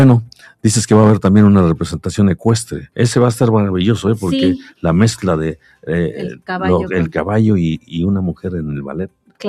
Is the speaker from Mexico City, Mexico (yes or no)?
no; Zacatepec, Morelos, Mexico; yo soy de Zacatepec